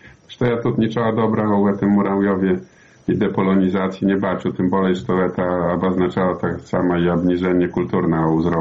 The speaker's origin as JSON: {"language": "Ukrainian", "country": "Belarus", "said": "ми білоруси"}